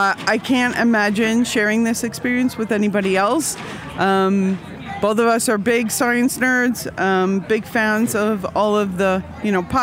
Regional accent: Austin, Texas, United States; I'm from Austin, Texas.

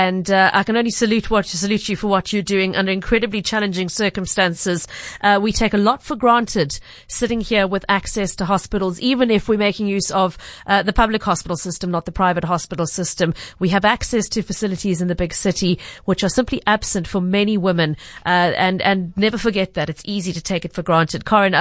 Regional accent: Eastern Cape, South Africa; because I grew up in the Eastern Cape and spent many holidays in Hamburg and Catburg and places like that.

